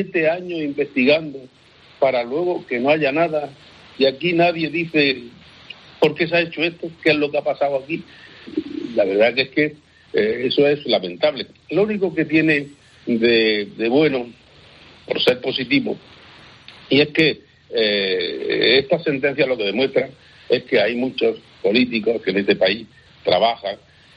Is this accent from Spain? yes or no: yes; Granada, Andalusia, Spain; Todos los granadinos, incluido yo, porque soy granadino y pago mis impuestos en Granada